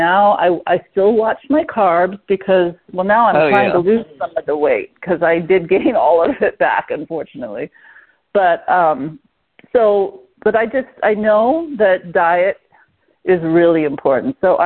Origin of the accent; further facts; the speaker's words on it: California, United States; I mean, I'm from California, and wine is it's part of the culture there to have wine with meals.